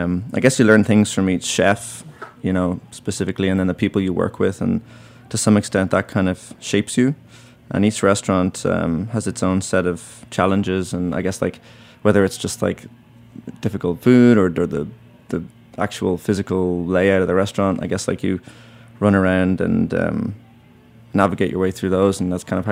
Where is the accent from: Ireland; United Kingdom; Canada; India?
Ireland; Dublin, Leinster; moved away as an adult; now in New York, United States; Well, I'm from Dublin, Ireland, and I lived there till I was about 21, and then I came to New York.